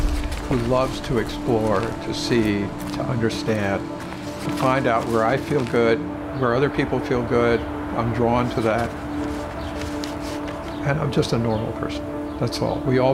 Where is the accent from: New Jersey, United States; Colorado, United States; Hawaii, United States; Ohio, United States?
New Jersey, United States; Plainfield; born there; I was born in 1942 on November 2nd in Plainfield, New Jersey. I had free range. I delivered newspapers.